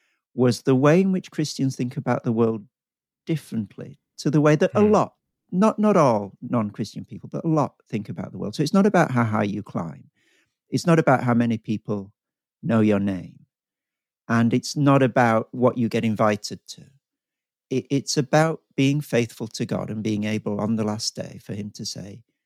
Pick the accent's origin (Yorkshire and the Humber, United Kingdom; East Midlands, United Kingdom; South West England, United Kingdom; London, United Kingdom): Yorkshire and the Humber, United Kingdom; now in Melbourne, Australia; So I'm a Yorkshireman, born and bred, and I'm married to a wonderful Australian lady. So we're now living in Melbourne, Australia